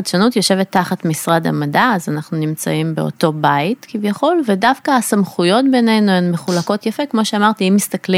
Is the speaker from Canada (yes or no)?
no; Ukraine; now in Israel; אז אני נולדתי וגדלתי באוקראינה, והייתי חלק מאותו גל עלייה גדול של שנות ה-90